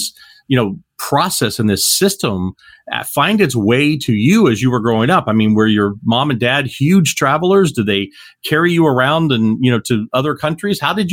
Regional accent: Kentucky, United States; I mean, I grew up in Kentucky, and I know people literally in my circle of influence that don't even own a passport.

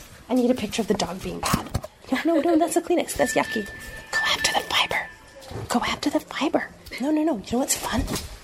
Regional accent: Canada; I'm from Canada.

